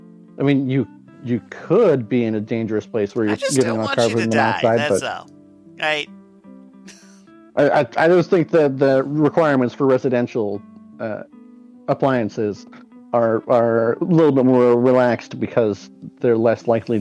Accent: Canada; because we're Canadian with the metric system

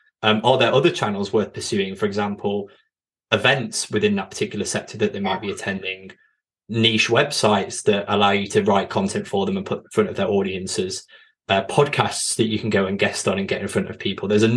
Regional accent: Chesterfield, East Midlands, United Kingdom; I'm from Chesterfield, so London's not my strong suit.

